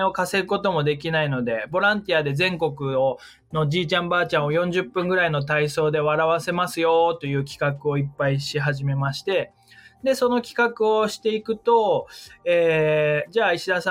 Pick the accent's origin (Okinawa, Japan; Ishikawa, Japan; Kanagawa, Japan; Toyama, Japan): Toyama, Japan; moved away as an adult; もともとは富山の出身なんですけども、富山県から、ずっと芸人になりたいという、お笑い芸人になりたいという夢があって